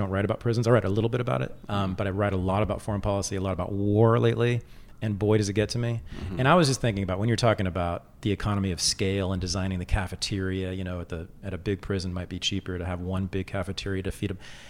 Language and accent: English; California, United States; I think growing up in the Bay Area has something to do with that.